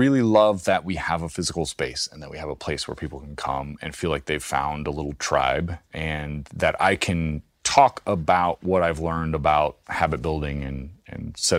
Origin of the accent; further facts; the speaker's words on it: Kansas, United States; also born or lived in Menlo Park, California; I'm from a tiny town in Kansas. But like, I was born actually in Menlo Park, California, which is where Stanford is.